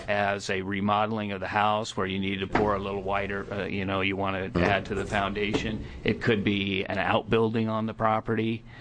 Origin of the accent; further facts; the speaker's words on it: United States; I grew up in Columbia County. We had a lot of folks like that in Columbia County, Representative Witt's district, in the 1970s.